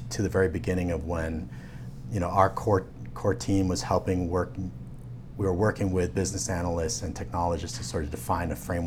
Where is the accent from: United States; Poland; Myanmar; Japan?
Japan; Tokyo; Because I grew up in Tokyo, even though I studied at the American School in Japan, and more or less grew up as an expatriate